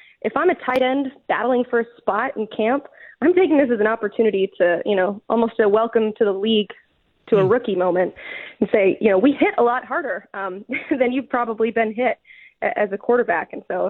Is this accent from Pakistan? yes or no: no; Tennessee, United States; I'm born and raised in East Tennessee. Definitely someone that bleeds orange.